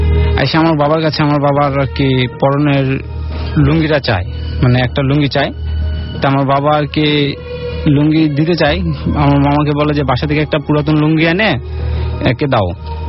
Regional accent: Shantinagar, Rajshahi Division, Bangladesh; now in Dhaka, Bangladesh; আমি আসছি শ্যামলী আমতলা থেকে। আমাদের গ্রামের বাসা জয়পুর জেলায় শান্তিনগর গ্রামে।

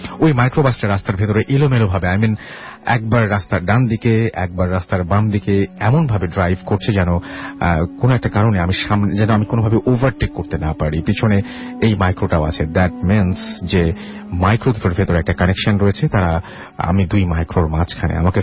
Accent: Barisal, Barisal Division, Bangladesh; now in Khulna, Bangladesh; আমিও বরিশালের ছেলে, তাই বরিশালের সবকিছুই আমি জানি, ইভেন আমার দেশের বাড়ি বরিশাল, তবে ফ্যামিলি খুলনাতে থাকে, সেই সুবাদে আমরাও খুলনাতে থাকি।

